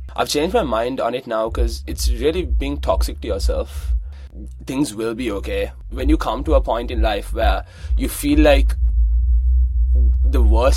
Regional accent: Colombo, Western Province, Sri Lanka; And I grew up in Colombo, Sri Lanka.

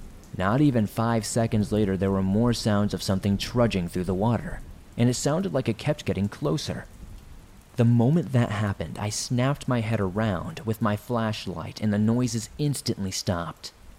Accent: South Africa; I'm from South Africa. I'm a 26-year-old female

